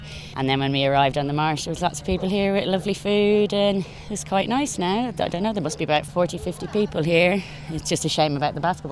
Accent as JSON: {"language": "English", "town": "Leyton", "region": "London", "country": "United Kingdom", "said": "I'm from Leighton."}